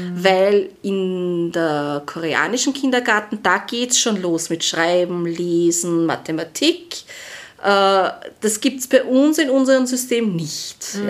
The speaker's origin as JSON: {"language": "German", "country": "Austria", "said": "Dann gehst du 4 Jahre Volksschule, heißt das bei uns in Österreich."}